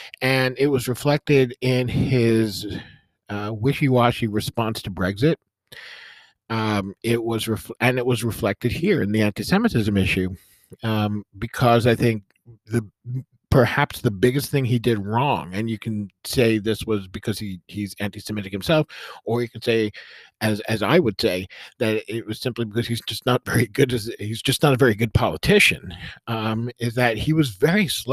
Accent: United States; I think, as an American, I think it's really important for me

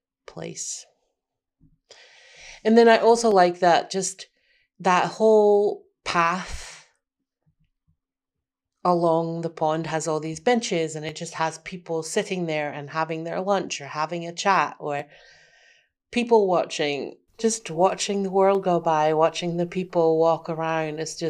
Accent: Amsterdam, North Holland, Netherlands; I grew up around Amsterdam. So Amsterdam feels familiar, but I find Amsterdam quite annoying.

